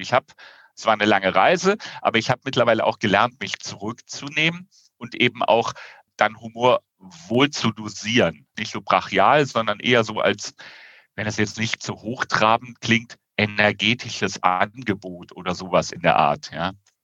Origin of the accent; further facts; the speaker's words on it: Rhineland, Germany; weil ich natürlich bei Videokonferenzen als Rheinländer eher lauter denn leiser bin